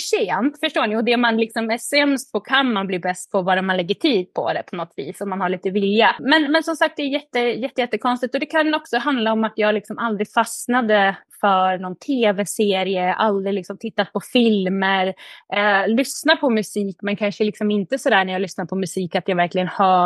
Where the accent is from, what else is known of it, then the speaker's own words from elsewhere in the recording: Gävle, Gävleborg County, Sweden; moved away as an adult; Nej, jag är norrlänning, södra Norrland. Jag är född och uppväxt i Gävle. Bodde där egentligen fram tills jag slutade gymnasiet.